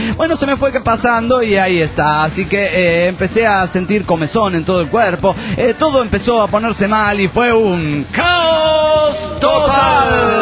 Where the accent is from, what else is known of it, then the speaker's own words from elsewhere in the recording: Perote, Veracruz, Mexico; me pidieron que regresara a Jalapa, a Perote, mi ciudad natal, de Jalapa a Perote, mi ciudad natal